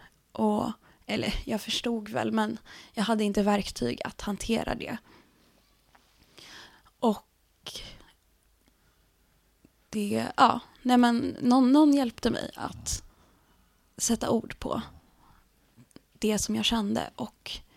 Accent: Norrland, Sweden; accent: Norrland dialect; Men jag fick inte ha kvar min norrländska dialekt och sådär.

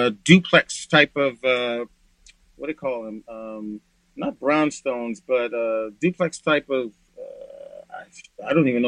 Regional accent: Boston, Massachusetts, United States; I'm originally from Boston. I went to a school here called Boston Latin School, which is the first public school in America.

